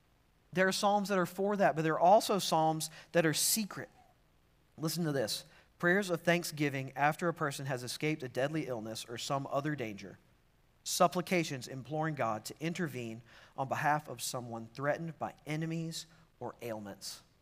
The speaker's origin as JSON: {"language": "English", "country": "United States", "said": "I'm still from Franklin County."}